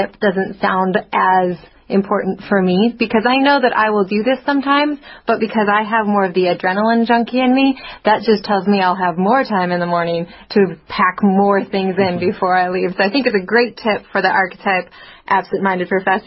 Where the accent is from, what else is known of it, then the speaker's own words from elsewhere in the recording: Montana, United States; I'm from Montana.